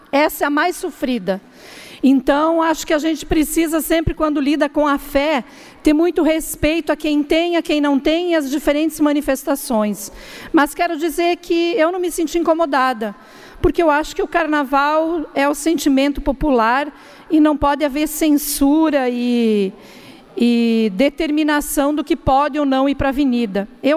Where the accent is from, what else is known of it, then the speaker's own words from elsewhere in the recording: Chapecó, Santa Catarina, Brazil; como eu sou de Chapecó, a deputada mais votada por 3 vezes, nasci em Chapecó